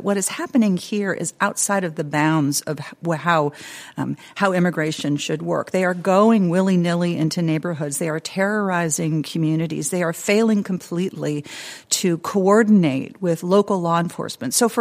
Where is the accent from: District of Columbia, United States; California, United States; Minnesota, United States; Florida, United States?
Minnesota, United States; I can tell you in my home state of Minnesota, people are just racked with grief